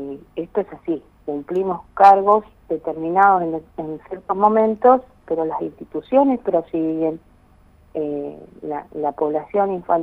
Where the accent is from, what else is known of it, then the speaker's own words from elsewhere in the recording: Catriel, Río Negro, Argentina; yo procedo de la localidad de Catriel, bien ahí en la puerta norte de la Patagonia